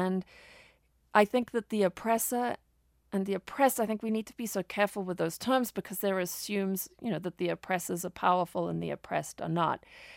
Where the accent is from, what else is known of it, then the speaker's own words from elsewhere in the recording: Zimbabwe; also born or lived in Zambia; And I was raised, you know, to sort of tough it out in these rough farms I grew up on in Rhodesia, Zimbabwe, Zambia.